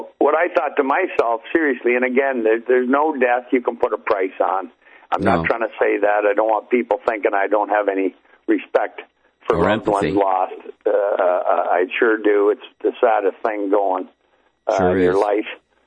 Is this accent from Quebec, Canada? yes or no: no; Hamilton, Ontario, Canada; Hamilton is my hometown. That's just an hour drive in the car from where I live now on the edge of Lake Erie.